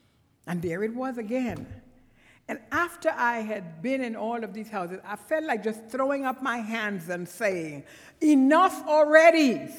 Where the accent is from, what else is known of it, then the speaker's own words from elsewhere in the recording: Trinidad & Tobago; accent: Trinidadian; then I'm going to drop into my Trinidadian accent, and you really won't know what I'm saying